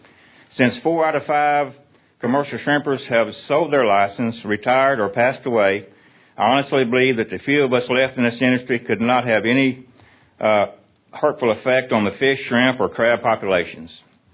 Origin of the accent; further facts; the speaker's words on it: Baytown, Texas, United States; I'm from Baytown, Texas.